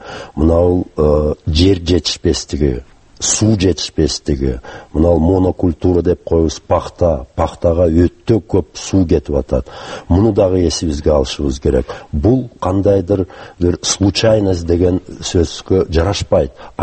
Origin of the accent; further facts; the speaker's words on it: Kyrgyzstan; Мен аны жакшы билем, өзүм түштүктө чоңойгом.